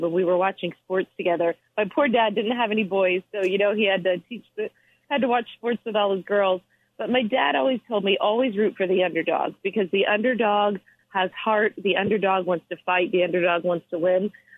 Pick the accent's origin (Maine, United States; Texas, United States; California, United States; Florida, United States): Florida, United States; which is very similar to actually where I grew up in Florida. I grew up in a bunch of, my farms, cattle, citrus groves, that sort of environment.